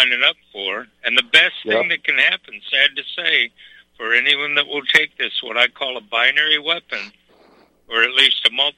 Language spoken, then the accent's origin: English; Scotland, United Kingdom; I'm Scottish and I'm Irish, and I'm British.